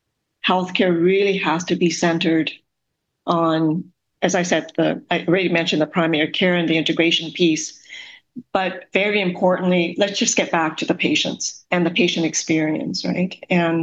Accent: Canada; as a Canadian, I actually know what I need, when I need it, and I'm in the driver's seat. That's how healthcare in Canada is sustainable.

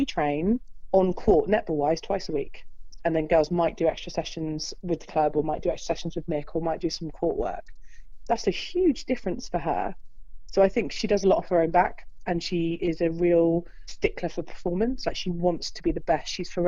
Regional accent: Cheltenham, South West England, United Kingdom; I was born and bred in Cheltenham, so my family were all there.

